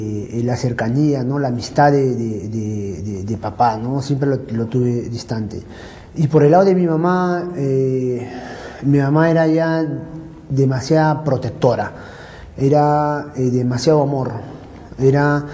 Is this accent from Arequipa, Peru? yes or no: no; Barranco, Lima, Peru; Yo soy el séptimo hermano de siete. Nací en Barranco, viví hasta los 28 años en Barranco.